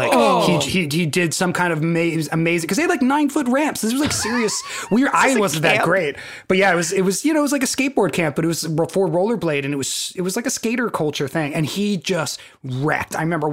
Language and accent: English; Santa Rosa, California, United States; it was right in my hometown in Santa Rosa, which is like right near where I grew up.